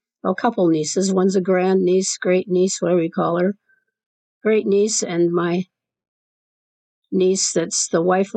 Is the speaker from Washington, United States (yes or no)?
no; Madison, Wisconsin, United States; Yeah, I grew up here in Madison. Some people would say I didn't grow up, but I grew up here in Madison.